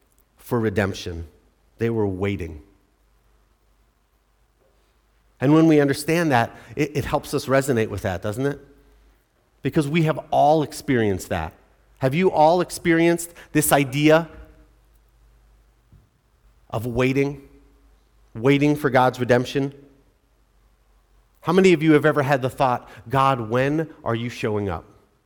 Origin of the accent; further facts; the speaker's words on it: Ann Arbor, Michigan, United States; now in Columbus, United States; I experienced this when I came to Columbus. I was from Ann Arbor, and I came to Columbus.